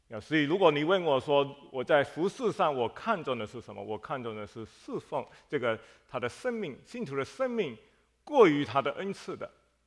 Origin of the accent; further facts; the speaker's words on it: Malaysia; accent: Fuzhou-accented Mandarin; 我是马来西亚来的我这个国语是福州话的国语所以请大家见谅就是说我的国语不是标准的